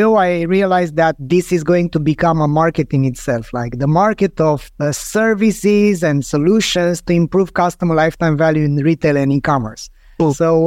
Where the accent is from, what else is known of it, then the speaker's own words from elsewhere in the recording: Bucharest, Romania; English is a second language; I'm coming from Bucharest, Romania. The first 10 years I was in an ex-communist country